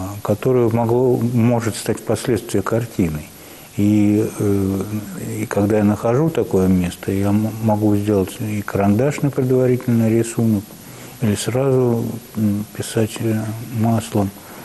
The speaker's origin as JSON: {"language": "Russian", "region": "Moscow", "country": "Russia", "tie": "born or raised there", "said": "так как я родился в Москве, моя мать химчанка, это связь непосредственно с Подмосковьем. И я, когда был еще ребенком, я между Москвой и Подмосковьем, я, что называется, вращался."}